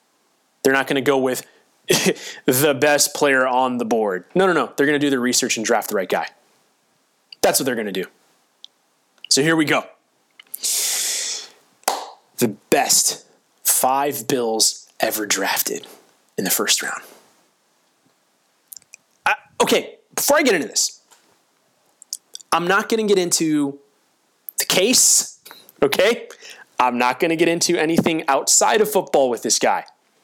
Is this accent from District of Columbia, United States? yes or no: no; Florida, United States; I grew up in, I'm trying to hold back tears. I grew up in Florida